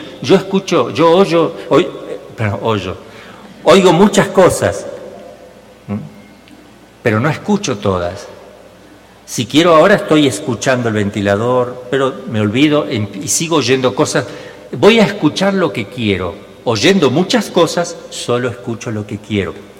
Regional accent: Mexico; no porque aquí en México o nosotros, yo me siento mexicano

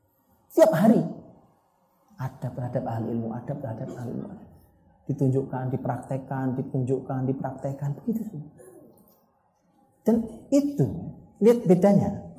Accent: Java, Indonesia; saya sebagai orang Jawa

